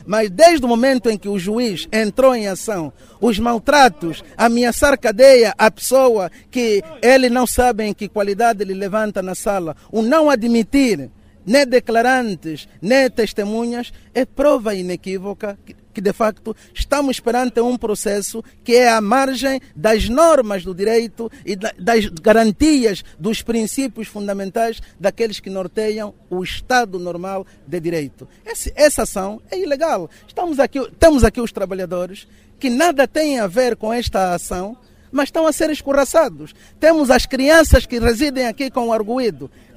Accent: Angola; envergonha a todos nós, enquanto angolanos

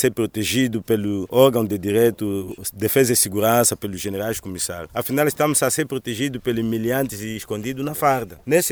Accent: Angola; enquanto angolano todos nós estamos

